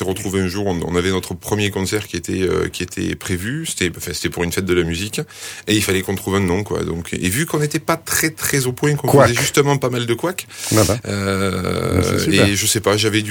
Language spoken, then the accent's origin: French; Rodez, Occitanie, France; born there; Moi, je suis né à Rodez, le 27 avril 1981.